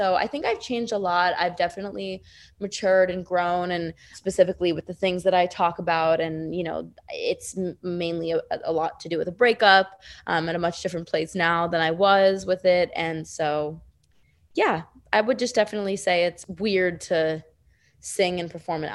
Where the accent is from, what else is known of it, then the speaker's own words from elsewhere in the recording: Long Island, New York, United States; I am from Long Island, New York.